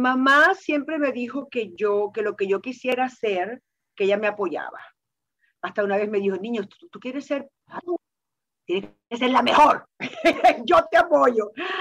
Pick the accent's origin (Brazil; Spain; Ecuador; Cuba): Cuba; born there; En Cuba, que yo nací en Cuba